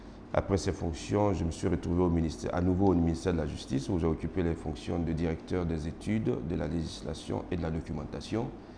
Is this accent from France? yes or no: no; Côte d’Ivoire; first language Baoule; Il y a le baoulé, que je parle, qui est ma langue maternelle. Il y a un peu le dioula